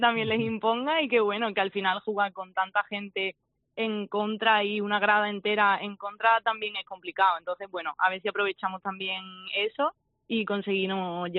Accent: Málaga, Andalusia, Spain; es verdad que para las malagueñas es algo increíble jugar

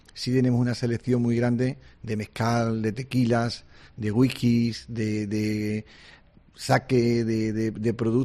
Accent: Sierra de Yeguas, Andalusia, Spain; la gente me pregunta, ¿de dónde eres? Digo, de la capital de Málaga. Y me pregunta, ¿la capital de Málaga? Sí, la capital de Málaga, Sierra de Yeguas, ¿no?

